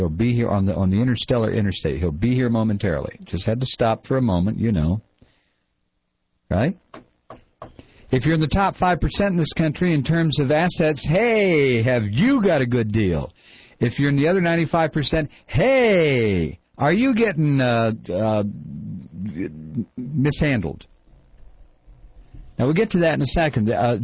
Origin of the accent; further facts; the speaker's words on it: Toledo, Ohio, United States; when I was a kid growing up in Toledo, Ohio